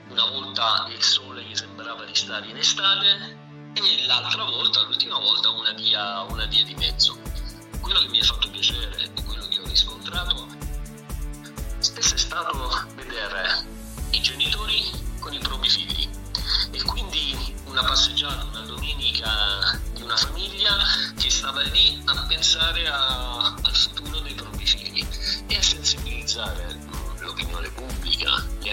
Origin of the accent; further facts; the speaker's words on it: Apulia, Italy; now in Friuli Venezia Giulia, Italy; Sai, da salentino mi sono adeguato, ho iniziato a imparare anche le terminologie del territorio.